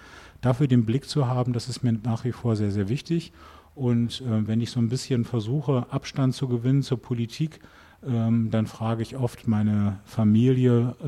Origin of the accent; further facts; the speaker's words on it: Bremen, Germany; also born or lived in Hamburg; now in Berlin, Germany; bin ich in Bremen geboren und aufgewachsen. Es war dann sogar so gewesen, dass ich späterhin in Bremen gewohnt habe, in Hamburg studiert habe und in Berlin schon gearbeitet habe.